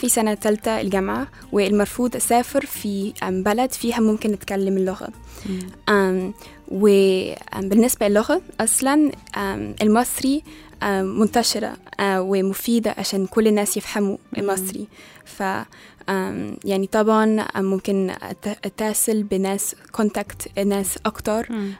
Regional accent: England, United Kingdom; Arabic is a second language; فمامتي إنجليزية وباباي فرنسي وأنا عشت كبرت في إنجلترا ولكن كل الصيف أنا سافرت لفرنسا عشان أزور جدتي وجدي فكبرت في ثقافتين. وأعتقد في البداية كان صعب أن أنا أتعلم لغتين في نفس الوقت ودائما في بلدين

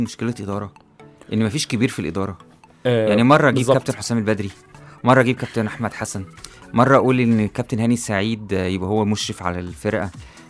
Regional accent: Egypt; انا هنا مصريين

